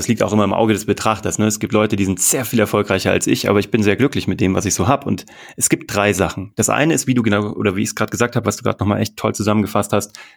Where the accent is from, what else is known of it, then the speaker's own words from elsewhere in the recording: Kassel, Hesse, Germany; Also ich habe mit 8 Jahren in Kassel, wo ich herkomme, angefangen zu zaubern